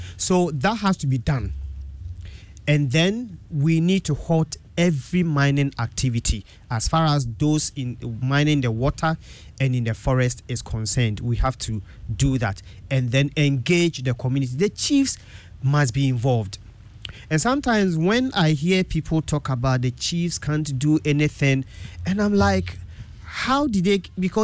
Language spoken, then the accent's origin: English; Sabronum, Ashanti, Ghana; when I was a child growing up in Sabronum